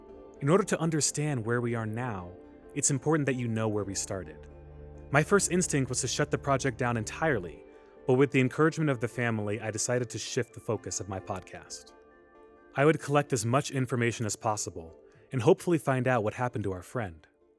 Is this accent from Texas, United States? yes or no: yes; Austin, Texas, United States; moved away as an adult; I knew that I wanted to get out of Texas. I was looking for something completely different. I grew up in Austin and I loved it, but it was time for a change.